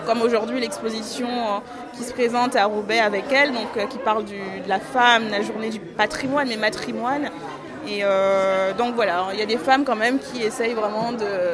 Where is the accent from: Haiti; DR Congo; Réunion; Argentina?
Haiti; je suis haïtienne. Donc j'ai des origines cubaines et jamaïcaines.